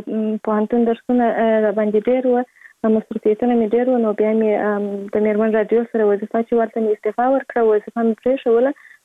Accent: Kandahar, Afghanistan; born there; زه په کندهار ولایت کې زیږیدلی یم، او اوس فعلا په کندهار ولایت کې اوسېږم.

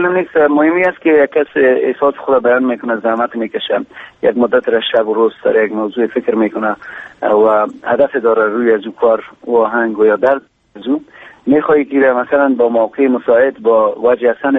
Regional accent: Kabul, Afghanistan; خوب به هر ترتیب ما در کابل بزرگ شدیم، مدت بیشتر از 26-27 سال است که اینجا زندگی میکنیم، در کابل هستیم

